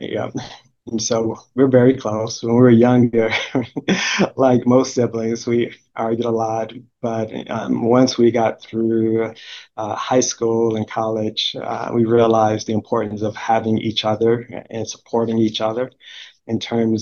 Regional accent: Chicago, Illinois, United States; Growing up in Chicago, I did public schools the entire time that I was there.

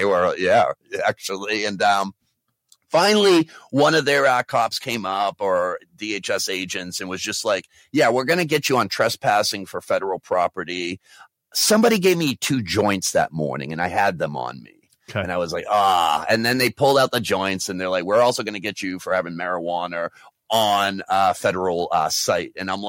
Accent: New England, United States; I'm from New England. We have 6 rings.

